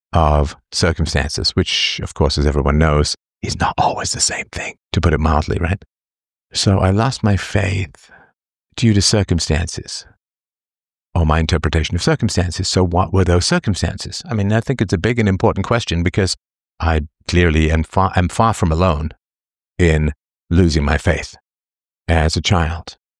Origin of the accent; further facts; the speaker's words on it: England, United Kingdom; growing up in England.